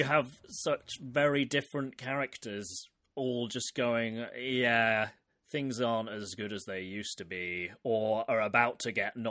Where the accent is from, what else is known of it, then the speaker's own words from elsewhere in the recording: United Kingdom; As a British person, you do feel like you have to make sure that people know, I don't want that back.